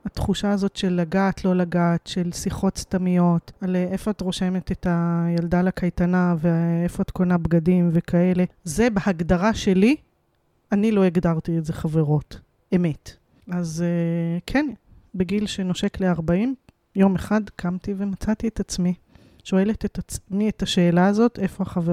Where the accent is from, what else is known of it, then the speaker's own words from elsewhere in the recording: Rehovot, Central District, Israel; לפני 12 שנה, כשהייתי בת 38, היום אני בת 50, חזרתי לעיר הולדתי, רחובות, אחרי הרבה מאוד שנים שלא גרתי בה